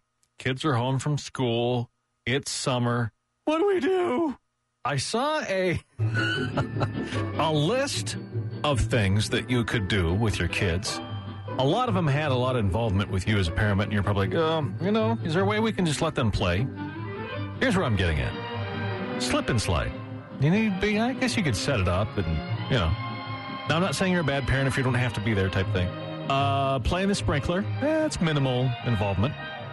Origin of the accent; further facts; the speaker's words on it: Seattle, Washington, United States; Now, I grew up in Seattle, Washington. Not sure where you grew up.